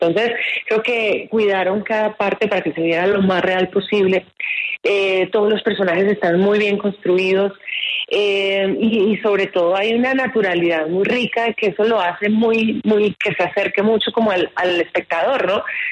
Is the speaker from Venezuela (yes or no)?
no; Colombia; moved away as an adult; also born or lived in Mexico / United States; siendo colombiana, yo a más de 7 años trabajando por fuera en México y en Estados Unidos, y yo tenía muchas ganas de regresar a mi país